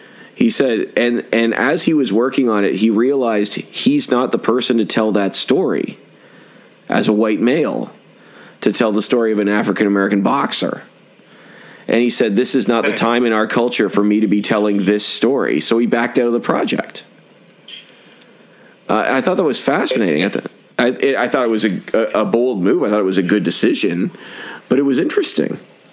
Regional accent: Canada; I'm Canadian, I can say it.

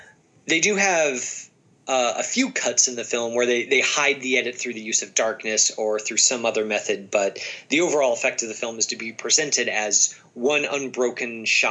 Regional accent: United States; But at least as an American, because we kind of were Johnny come latelys to the whole thing, we didn't really get involved until the last full year of the war.

